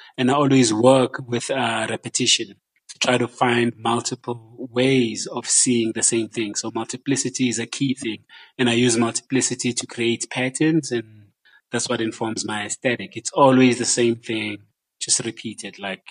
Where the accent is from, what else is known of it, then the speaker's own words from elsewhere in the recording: Johannesburg, Gauteng, South Africa; Because I grew up in Joburg.